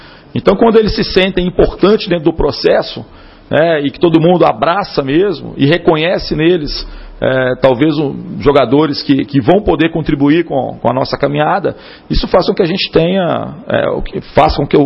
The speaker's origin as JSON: {"language": "Portuguese", "region": "Minas Gerais", "country": "Brazil", "said": "Ah, eu sou mineiro, né, cara?"}